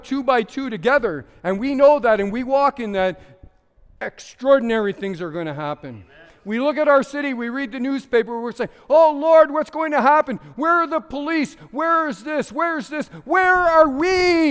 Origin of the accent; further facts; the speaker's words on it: Montreal, Quebec, Canada; We're both from Montreal.